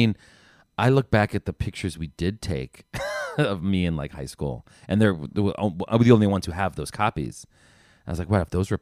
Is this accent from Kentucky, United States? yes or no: no; New Jersey, United States; I'm from Jersey. I know where it is.